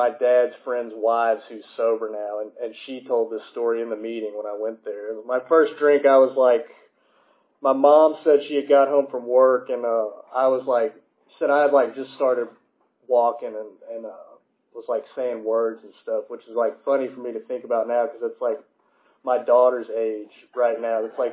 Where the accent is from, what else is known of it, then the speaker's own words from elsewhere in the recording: Kentucky, United States; born there; So other than that, I was born in Eastern Kentucky.